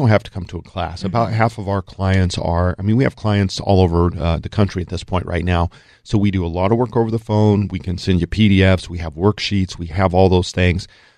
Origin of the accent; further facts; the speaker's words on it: Colorado, United States; And, you know, I grew up in Colorado, so I'm like, woohoo, snow, yay.